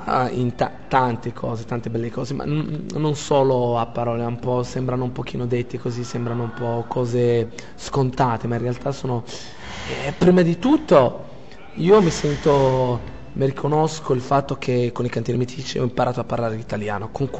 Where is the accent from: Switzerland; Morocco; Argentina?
Morocco; Casablanca, Casablanca-Settat; Italian is a second language; moved away as an adult; now in Italy; ho 30 anni, vengo dal Marocco, di Casablanca. Niente, sono arrivato in Italia nell'estate del 2010, ad agosto, per studiare.